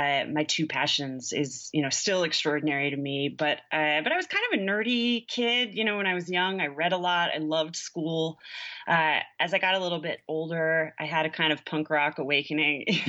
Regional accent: New York, United States; I grew up in the Hudson Valley in northern Westchester County in New York, about 45 minutes north of the city.

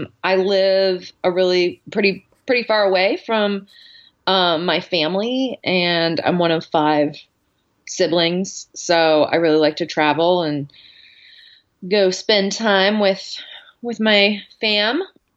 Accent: Dallas, Texas, United States; moved away as an adult; also born or lived in New Orleans; now in Pittsburgh, United States; So I grew up in Dallas, Texas.

